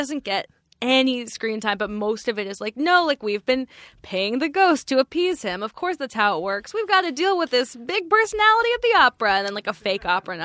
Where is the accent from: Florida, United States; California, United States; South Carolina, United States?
California, United States; Palo Alto; Really? Oh, I'm from Palo Alto.